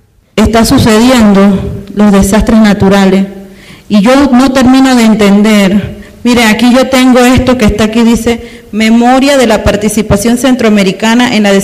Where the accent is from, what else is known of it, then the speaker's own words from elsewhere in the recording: Panama; yo tengo que decir que en mi país, pues, en Panamá, no se han visto esos desastres naturales a eso, a esas proporciones.